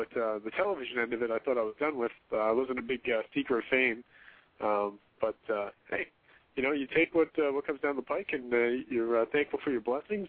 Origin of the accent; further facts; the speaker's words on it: New England, United States; That whole time of year was always fantastic for me, especially growing up in New England.